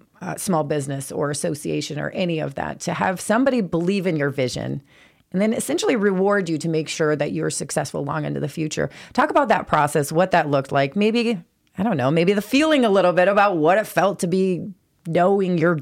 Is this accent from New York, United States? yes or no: no; Sioux Falls, South Dakota, United States; I know a lot of times whenever we say we're from Sioux Falls, they're like, it must not always be a great idea because we're, you know, Sioux Falls, we're the economic engine.